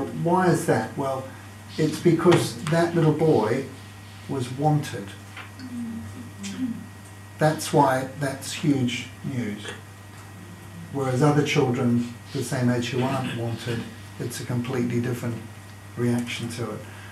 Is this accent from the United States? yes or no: no; New Zealand; moved away; if you're wondering about my accent, I come originally from New Zealand, so that explains it.